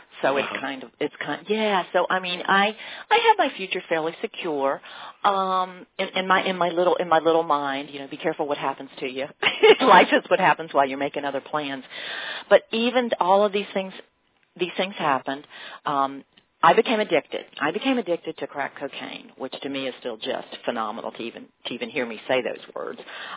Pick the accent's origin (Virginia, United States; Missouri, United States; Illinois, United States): Virginia, United States; Martinsville; moved away as an adult; also born or lived in Boone; now in San Francisco, United States; I grew up in Martinsville, lived in Boone. Then, like every other good Southern girl does, I dropped out of college because money was tight, and I moved to the Haight-Ashbury in San Francisco.